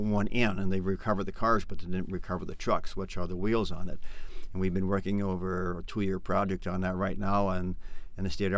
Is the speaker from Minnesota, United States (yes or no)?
yes; Ada, Minnesota, United States; now in Detroit Lakes, United States; I live in Detroit Lakes, Minnesota. I was born and raised in Ada, Minnesota.